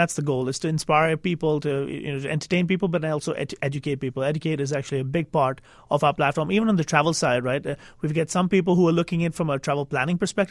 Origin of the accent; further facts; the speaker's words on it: India; I'm from India originally